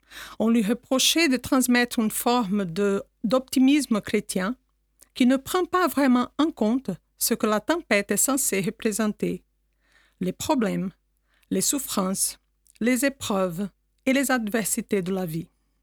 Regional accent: Brazil; Permettez-moi de vous partager un souvenir de mon enfance au Brésil

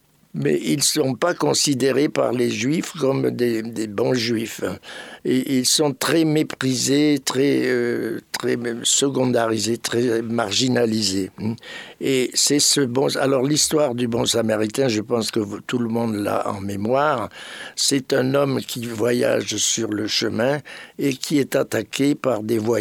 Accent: France; Moi, en tant que Français

